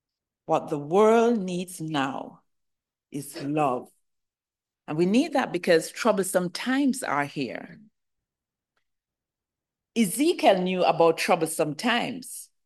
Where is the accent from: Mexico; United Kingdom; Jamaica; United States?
Jamaica; I'm from Jamaica.